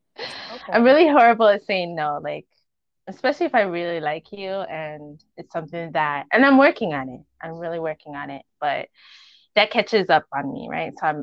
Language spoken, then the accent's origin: English; Toronto, Ontario, Canada; I am from Toronto, Canada.